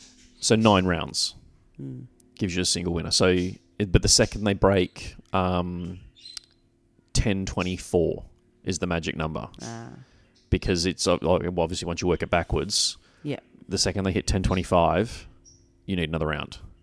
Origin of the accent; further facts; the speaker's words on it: Australia; As an Aussie...